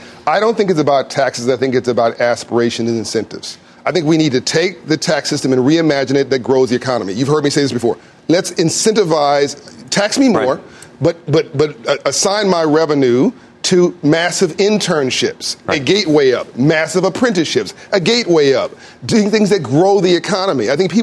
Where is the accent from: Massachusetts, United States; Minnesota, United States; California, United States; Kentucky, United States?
California, United States; Compton; I grew up in Compton in South Central.